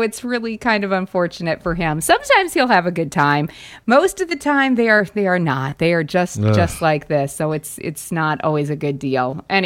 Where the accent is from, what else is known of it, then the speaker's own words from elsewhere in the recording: South Dakota, United States; And my home state of South Dakota, because I always like to look this stuff up, they came in number 33 on the list